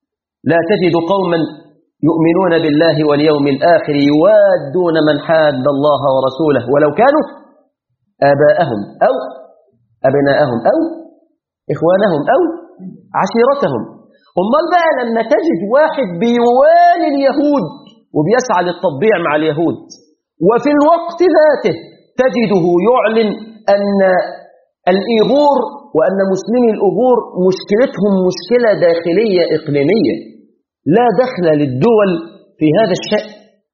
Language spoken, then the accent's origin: Arabic; Mansoura, Dakahlia, Egypt